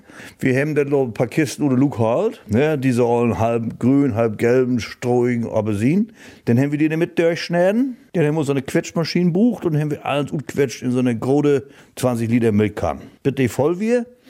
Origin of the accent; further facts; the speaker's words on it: East Germany, Germany; Sicherlich, wir kommen aus Deutschland, auch aus der DDR, das wir auch alles noch sehr berühmt.